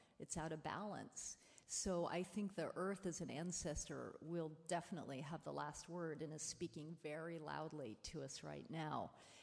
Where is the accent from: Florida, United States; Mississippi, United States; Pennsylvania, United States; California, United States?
California, United States; So I'm a, you know, Anishinaabe. I grew up in Coast Yuki territory, and I live in Coast Miwok territory, and I work in Ohlone territory